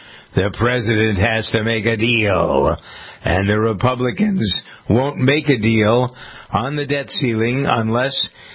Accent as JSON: {"language": "English", "town": "Framingham", "region": "Massachusetts", "country": "United States", "tie": "born or raised there", "said": "We just went through the budget process in my hometown of Framingham"}